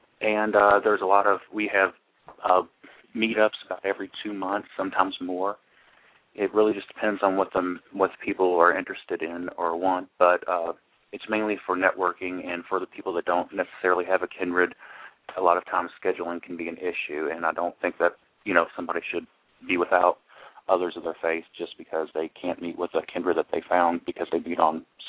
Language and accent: English; Kentucky, United States; Well, we're from Kentucky, so I don't think you can be that bad.